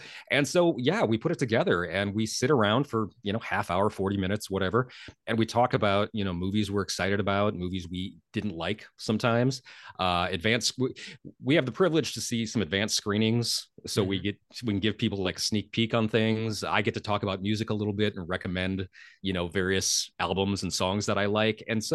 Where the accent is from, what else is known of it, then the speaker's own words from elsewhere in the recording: Stillwater, Oklahoma, United States; It was a commercial station in my hometown of Stillwater, Oklahoma, a small commercial station, but we were in a college town.